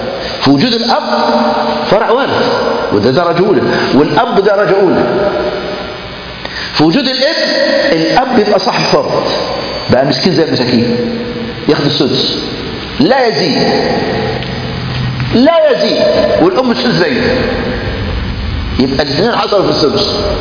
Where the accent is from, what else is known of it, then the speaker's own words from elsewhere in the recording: Egypt; احنا مصريين